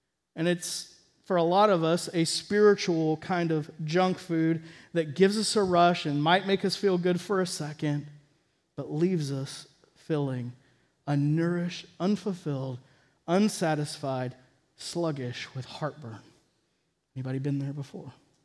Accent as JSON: {"language": "English", "region": "Texas", "country": "United States", "tie": "born or raised there", "also_born_or_lived": "Oregon", "said": "I grew up in Texas. I spent 10 years in Oregon where it rains every day for 9 months."}